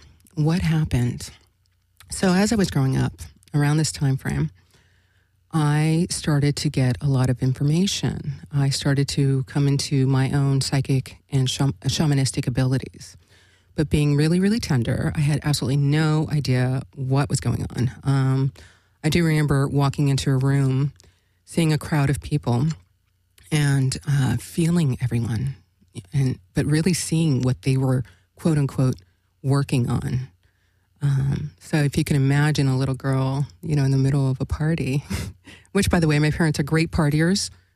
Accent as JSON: {"language": "English", "town": "Los Angeles", "region": "California", "country": "United States", "tie": "born there", "said": "I was born in East LA back in the, I don't know, let's just say really groovy-licious years."}